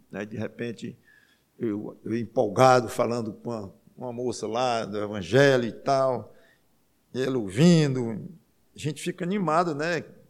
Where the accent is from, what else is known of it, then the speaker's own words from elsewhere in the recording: Ceará, Brazil; born there; eu nasci no Ceará